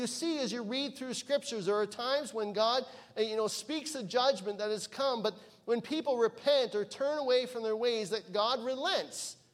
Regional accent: Canada; Just as I'm a Canadian, and wherever I go, I'm representing the country of Canada.

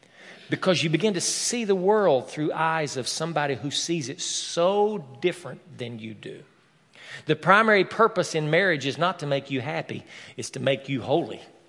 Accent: the South, United States; she was raised in the North and I was raised in the South. Deep South. Hillbilly South. Redneck South.

